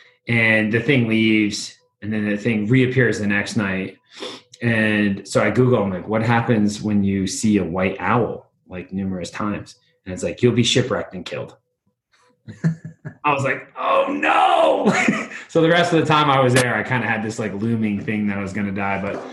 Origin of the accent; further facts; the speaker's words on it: New York, United States; I'm from New York and I did used to pretend to hit them with bats, but I never wanted to do that.